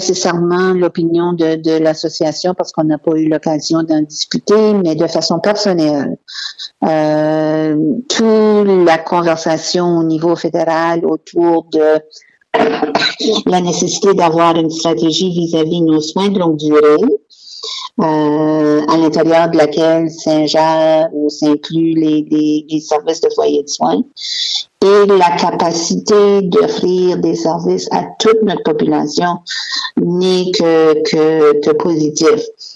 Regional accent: Moncton, New Brunswick, Canada; now in Fredericton, Canada; je suis native de Moncton, mais Fredericton est maintenant chez nous.

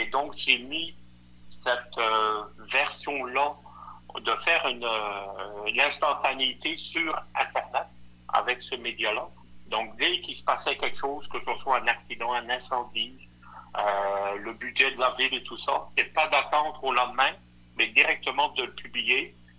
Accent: Belgium; moi, je suis belge et à moitié italien, donc doublement chaleureux, parce qu'on est des gens quand même belges et italiens qui avons du sang chaud

